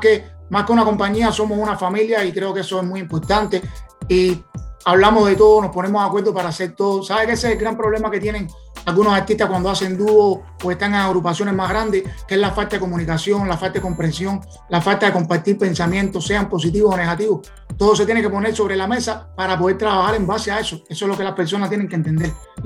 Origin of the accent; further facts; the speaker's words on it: Matanzas, Cuba; Bueno, yo soy de Cuba también, soy cubano. Soy un que hola, Cere, también, tú sabes. Eso y soy matancero, que Matanza es la provincia de la rumba, de los muñequitos Matanza, y es conocida por eso.